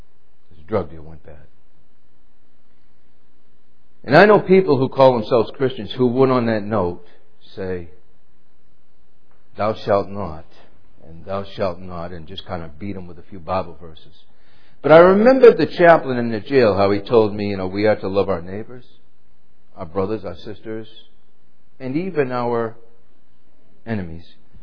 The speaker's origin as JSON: {"language": "English", "region": "New England", "country": "United States", "tie": "born or raised there", "said": "again, growing up in New England, you know, anywhere for that matter, but especially New England, where it's predominantly Catholic"}